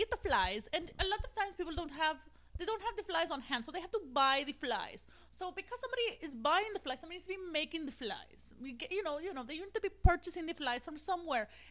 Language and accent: English; Brazil; All my time growing up in Brazil, I had never heard of such a thing as a book club.